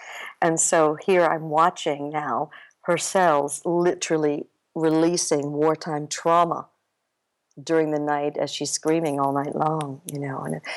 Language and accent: English; New York City, New York, United States; I'm from New York City, but my mom lives in upstate New York, and she's 95.